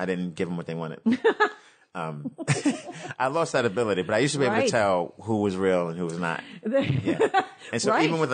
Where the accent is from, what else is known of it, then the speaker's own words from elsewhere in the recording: Brooklyn, New York, United States; I'm from Brooklyn and the projects in Brooklyn. Yeah. That's where I grew up.